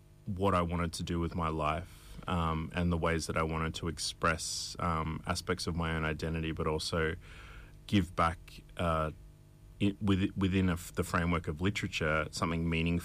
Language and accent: English; Brisbane, Queensland, Australia; a 15-year-old male Indigenous kid growing up in Mianjin.